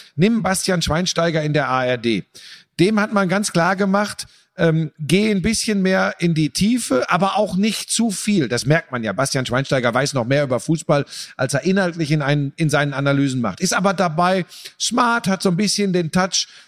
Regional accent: Bottrop, North Rhine-Westphalia, Germany; born there; Ich komme ja gebürtig aus Bottrop, das ist nicht weit weg von Essen.

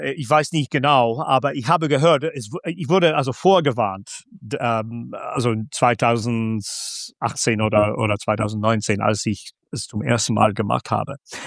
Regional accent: Aberdeen, Scotland, United Kingdom; German is a second language; Bin Schotte, bin öfters mal wieder in Schottland und es hilft.

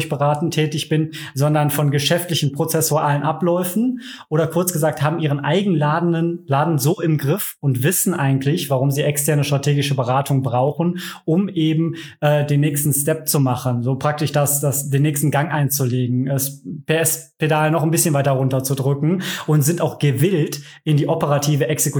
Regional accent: Cologne, North Rhine-Westphalia, Germany; born there; gebürtiger Kölner und Freelancer aus Leidenschaft.

